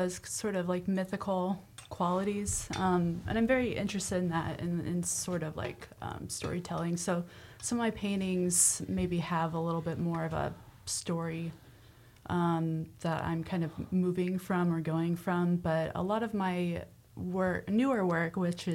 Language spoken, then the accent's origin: English; Nebraska, United States; And growing up in Nebraska, a lot of the work that I was looking at were in textbooks or online.